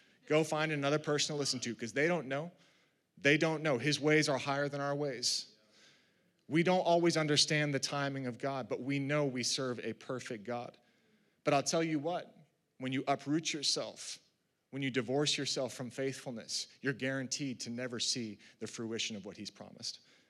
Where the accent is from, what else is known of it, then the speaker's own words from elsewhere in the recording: Massachusetts, United States; I mentioned I grew up in Massachusetts and I played football